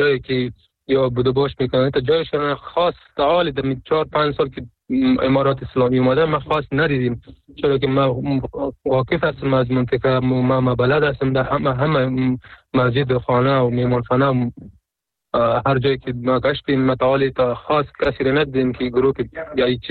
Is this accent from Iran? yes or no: no; Afghanistan; در اصل افغان و کل افغان هستیم، چی اون پشتون هستیم، ما پشتون هستیم